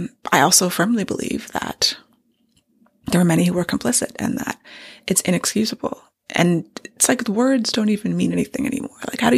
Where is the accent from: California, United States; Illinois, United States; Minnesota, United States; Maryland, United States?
Maryland, United States; I live in Maryland. I live about 30 minutes outside of the District of Columbia. And I grew up in Maryland.